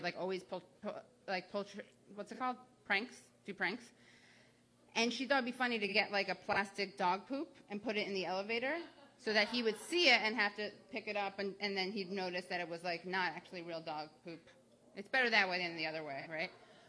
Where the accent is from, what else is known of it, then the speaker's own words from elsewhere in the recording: New York, United States; I grew up on the Upper West Side, and he lived beneath my parents, and not socioeconomically, just physically beneath my parents.